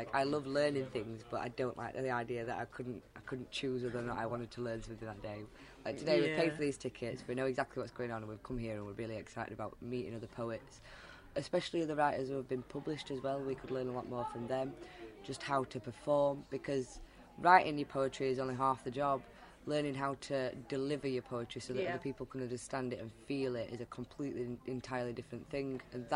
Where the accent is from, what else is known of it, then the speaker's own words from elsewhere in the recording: Rotherham, Yorkshire and the Humber, United Kingdom; And I'm a poet from Rotherham.